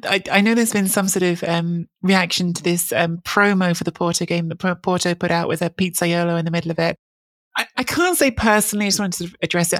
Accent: England, United Kingdom; I'm a second generation Italian. I grew up in England.

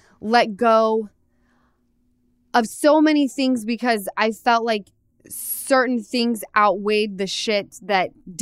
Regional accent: Utah, United States; because I come from Utah. Everyone's married 6 kids deep at mm-hmm. my age.

